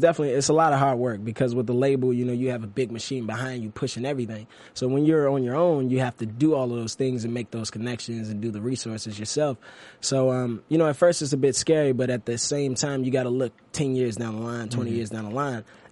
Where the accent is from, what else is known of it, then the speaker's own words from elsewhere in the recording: Maryland, United States; also born or lived in Washington, D.C.; Man, well, I grew up, I was born in D.C. I grew up in Maryland, but I used to go back and forth through D.C.